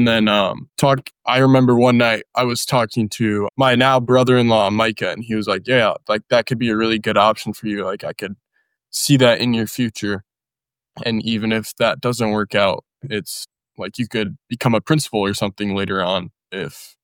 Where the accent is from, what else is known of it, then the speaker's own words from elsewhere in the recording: Sioux Falls, South Dakota, United States; Sioux Falls is home. We did everything there at Sioux Falls Lutheran, sports, music, even some theater